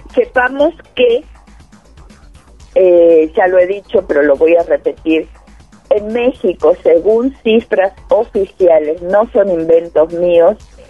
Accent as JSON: {"language": "Spanish", "country": "Argentina", "tie": "born there", "moved": "yes", "said": "en el país donde yo nací, en Argentina. Acá son 7."}